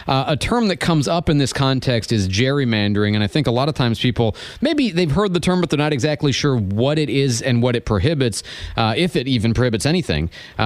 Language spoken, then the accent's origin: English; Chicago, Illinois, United States; I grew up in Chicago. I know what you're talking about.